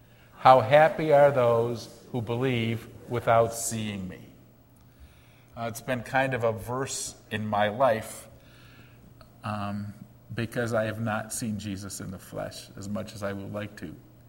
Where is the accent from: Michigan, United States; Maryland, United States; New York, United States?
Michigan, United States; Detroit; When I was a boy growing up in Northwest Detroit, my parents were unaware of it at the time, but they planted us right in the middle of a Jewish neighborhood.